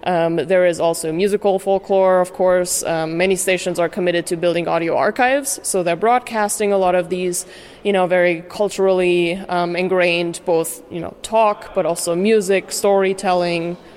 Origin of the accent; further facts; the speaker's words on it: Germany; moved away; somebody growing up in Germany, living here